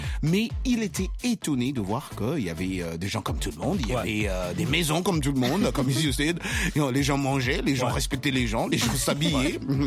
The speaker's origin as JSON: {"language": "French", "region": "Kinshasa", "country": "DR Congo", "said": "quand il est allé à Kinshasa, chez moi, à Kin"}